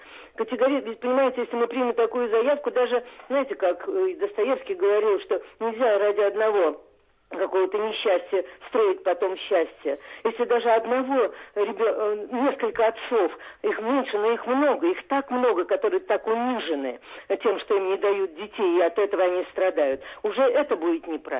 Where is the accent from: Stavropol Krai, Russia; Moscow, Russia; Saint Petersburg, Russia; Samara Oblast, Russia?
Moscow, Russia; я из Москвы. Я учитель, работаю уже больше 50 лет в школе.